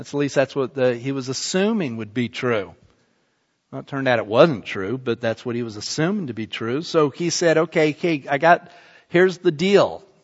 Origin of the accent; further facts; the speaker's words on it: Salt Lake City, Utah, United States; I grew up in Salt Lake City where the Mormons are headquarters